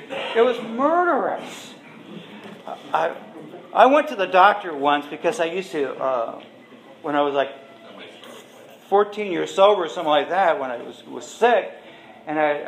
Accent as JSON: {"language": "English", "town": "Oxnard", "region": "California", "country": "United States", "tie": "born or raised there", "said": "at my hometown in Oxnard."}